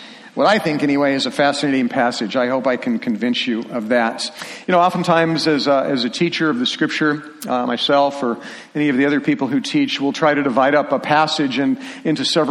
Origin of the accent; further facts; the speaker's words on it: United States; like I know everybody in Detroit because I'm from America